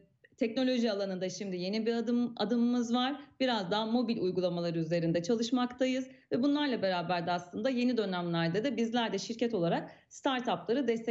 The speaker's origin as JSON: {"language": "Turkish", "town": "Diyarbakır", "region": "Diyarbakır Province", "country": "Turkey", "said": "Evet, ben de Diyarbakırlıyım."}